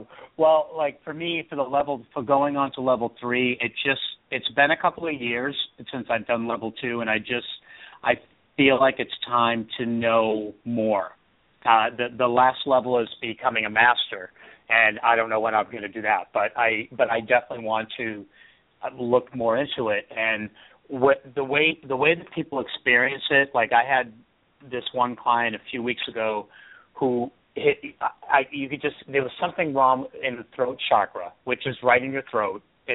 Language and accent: English; Boston, Massachusetts, United States; And I am originally from Boston, and I moved out here in 1993